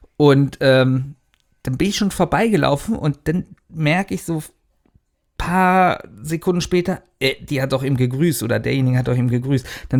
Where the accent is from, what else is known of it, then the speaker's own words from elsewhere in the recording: Berlin, Germany; ich komme aus Berlin, kenne diese freundliche Stimmung nicht.